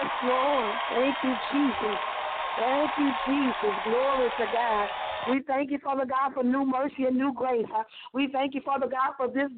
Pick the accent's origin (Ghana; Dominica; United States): Dominica; I'm there from Dominica